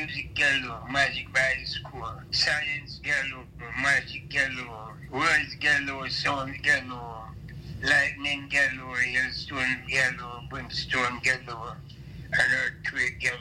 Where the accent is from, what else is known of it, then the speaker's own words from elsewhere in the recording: Hanover, Jamaica; In Hanover, the parish of Hanover.